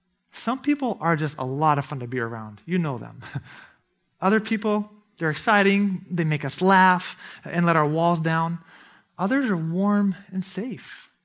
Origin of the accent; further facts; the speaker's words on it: Brazil; I grew up in Brazil.